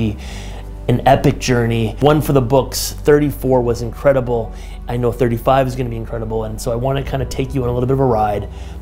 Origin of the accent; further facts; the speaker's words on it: Peoria, Illinois, United States; This year at age 34, I was able to return to my hometown, Peoria, Illinois, where I was asked to give a keynote speech at a big conference